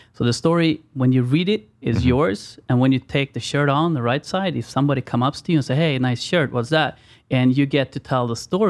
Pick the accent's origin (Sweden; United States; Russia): Sweden